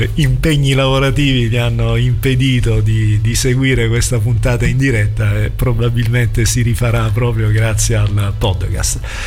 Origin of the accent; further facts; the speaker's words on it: Taranto, Apulia, Italy; No, Tarantino.